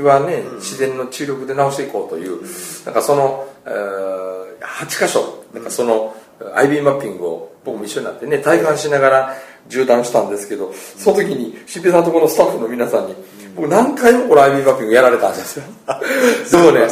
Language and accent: Japanese; Mie, Japan; 俺三重県の人間ですとか言ったら